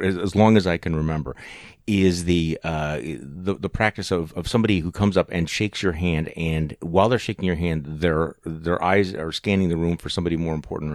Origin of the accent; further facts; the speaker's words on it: Midwest, United States; I'll be honest with you, as a Midwesterner